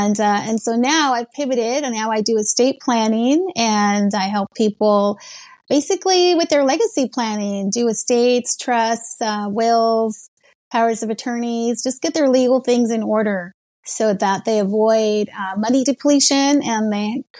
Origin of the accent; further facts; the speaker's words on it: Lomita, California, United States; also born or lived in Torrance, United States; I was born in Torrance, California, raised in Lomita, which is like this very small town right next to, San Pedro.